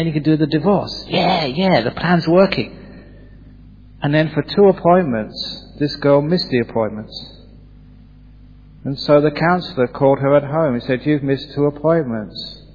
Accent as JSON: {"language": "English", "town": "Perth", "region": "Western Australia", "country": "Australia", "tie": "born or raised there", "said": "this was in my hometown of Perth in Australia."}